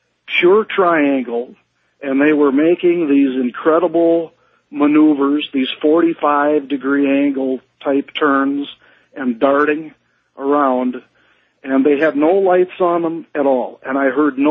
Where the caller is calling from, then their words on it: Minnesota, United States; And I'm calling from Minnesota.